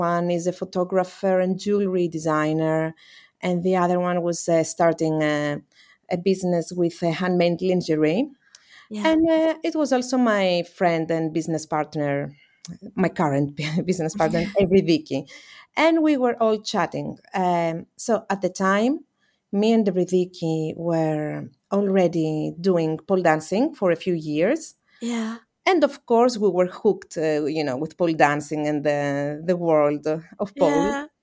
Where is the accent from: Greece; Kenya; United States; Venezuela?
Greece; I am from Greece